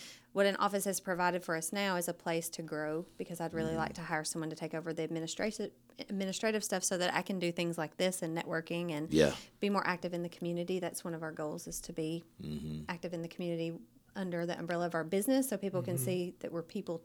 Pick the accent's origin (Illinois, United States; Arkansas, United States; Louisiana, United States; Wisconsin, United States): Arkansas, United States; North Little Rock; We wanted to stay in North Little Rock. We both were born and raised in North Little Rock, and it's really our community.